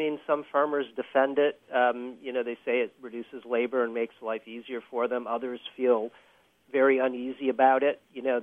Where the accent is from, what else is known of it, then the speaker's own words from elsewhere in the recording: Michigan, United States; I grew up in the Midwest in Michigan, and in many ways it used to be a beautiful part of the country, and we've sacrificed a lot of it.